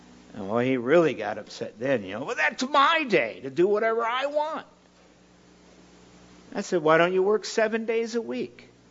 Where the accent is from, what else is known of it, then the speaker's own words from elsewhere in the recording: Michigan, United States; Since I'm originally from Michigan, I worked the GMC Truck and Coach Division.